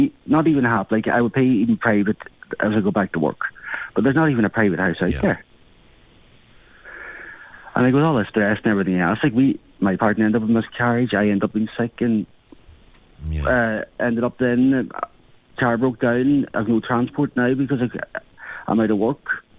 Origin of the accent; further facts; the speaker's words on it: Dunganilly, Ulster, Ireland; And now, I am originally from Dunganilly, and that's my hometown.